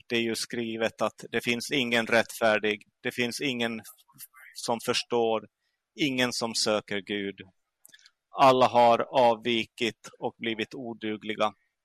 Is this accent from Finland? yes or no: yes; Pello, Lapland, Finland; Vi har kommit norrifrån, så som ni redan hörde, så hör jag hemma i Pello